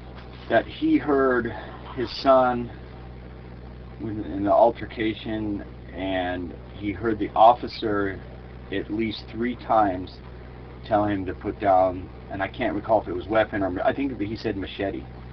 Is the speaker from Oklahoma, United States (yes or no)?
no; Santa Monica, California, United States; And I grew up in Santa Monica area, so I said, oh, I, you know, grew up down there and I know a couple guys